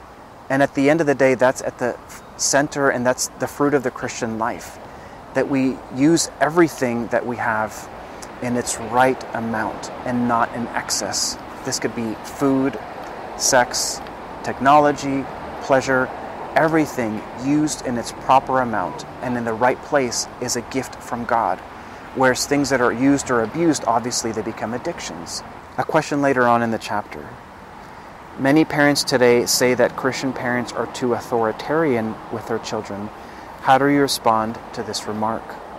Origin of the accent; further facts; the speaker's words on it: El Salvador; in my home country of El Salvador